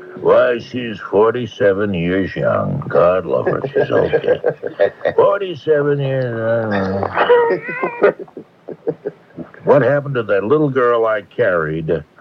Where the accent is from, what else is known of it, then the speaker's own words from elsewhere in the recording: New England, United States; accent: New England; I thought I got rid of my New England accent, but it pops out every now and then.